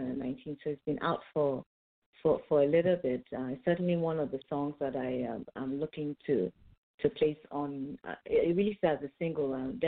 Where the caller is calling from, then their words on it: Washington, District of Columbia, United States; Well, I'm calling from Washington, D.C., and here on the East Coast in the United States of America.